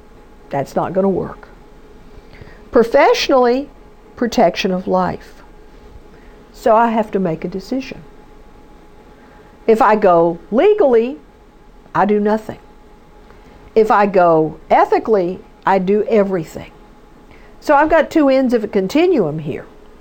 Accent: Texas, United States; Well, I'm from Texas. They say all of us have guns. I don't.

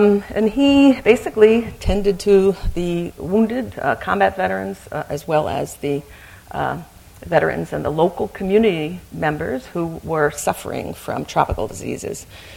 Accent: New York, United States; And so growing up in New York, my friends always asked me, why everyone in your family, whenever we come to visit you, all of the meals are curry

